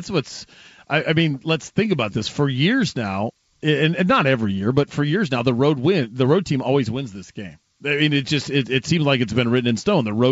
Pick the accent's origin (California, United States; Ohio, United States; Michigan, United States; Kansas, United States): Ohio, United States; now in Phoenix, United States; you know, like I'm originally from Ohio, okay?